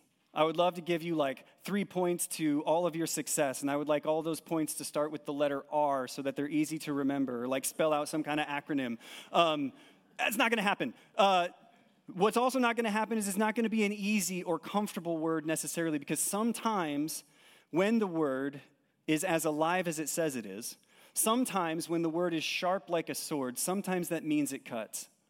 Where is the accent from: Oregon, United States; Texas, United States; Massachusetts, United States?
Texas, United States; Aledo; I was born and raised here in Aledo.